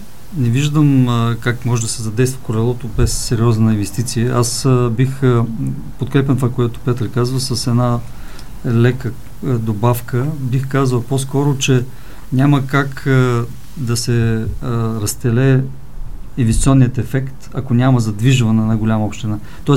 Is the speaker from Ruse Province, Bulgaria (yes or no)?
no; Pleven Province, Bulgaria; понеже съм от Плевенско-Свищовски регион и мога да говоря много и за Плевен и за Свищов